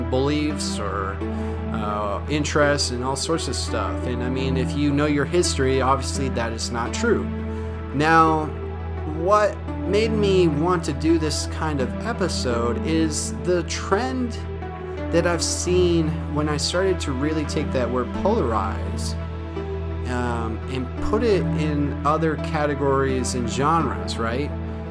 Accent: Maine, United States; born there; now in Alabama, United States; I wasn't born here. I was born in Maine. I moved down to the state of Alabama around early 2000.

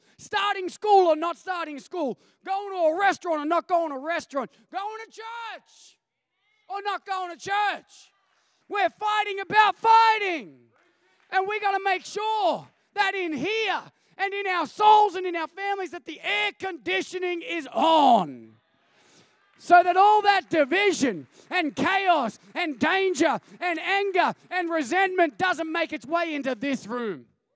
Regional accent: Australia; I was born in Australia and I experienced my upbringing through that Australian lens.

